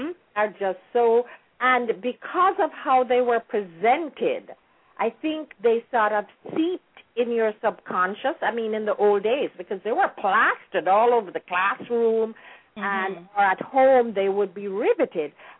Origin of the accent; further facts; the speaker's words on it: Jamaica; some of my interpretation of how I feel about growing up in Jamaica.